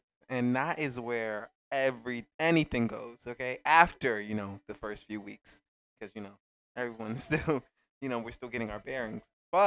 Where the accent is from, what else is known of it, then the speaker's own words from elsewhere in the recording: Elizabeth, New Jersey, United States; I'm an English major. I'm from Elizabeth, New Jersey.